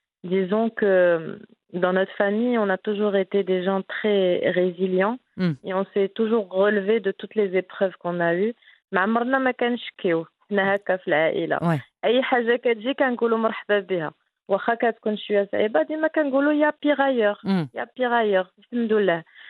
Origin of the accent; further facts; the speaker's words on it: Casablanca, Casablanca-Settat, Morocco; born there; Alors, je suis née à Casablanca en 85 et mon frère aîné avait à l'époque 8 ans.